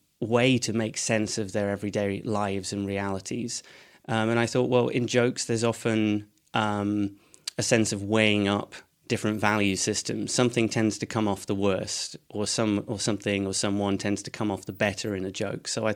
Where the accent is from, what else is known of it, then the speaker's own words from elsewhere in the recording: Edinburgh, Scotland, United Kingdom; So I'm from Edinburgh, though my accent wouldn't make you think that.